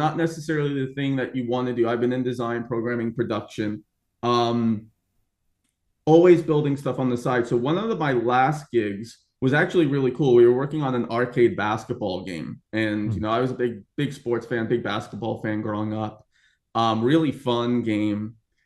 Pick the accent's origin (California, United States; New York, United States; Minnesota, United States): New York, United States; now in Boston, United States; I'm from New York. I'm currently near Boston now, but the Northeast isn't really known for AAA game development.